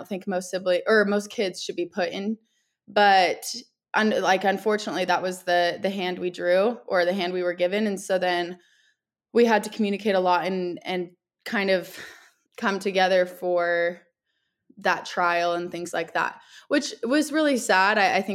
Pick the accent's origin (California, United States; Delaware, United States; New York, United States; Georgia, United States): California, United States; Carlsbad; I grew up in Carlsbad, California, and I'm the oldest of five siblings.